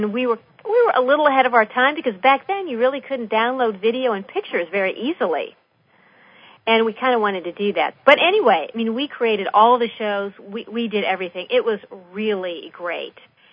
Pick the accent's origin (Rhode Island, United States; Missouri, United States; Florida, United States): Missouri, United States; St. Louis; moved away as an adult; I'm from the Midwest. I'm from St. Louis. And I kind of realized, you know, there's not a booming film industry there. So I just packed up my car, moved out there